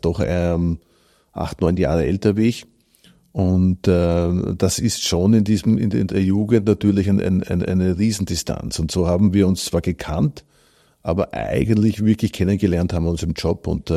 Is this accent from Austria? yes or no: yes; Burgenland, Austria; ich bin im Burgenland aufgewachsen, aber wir sind uns unserer Herkunft schon sehr wohl bewusst.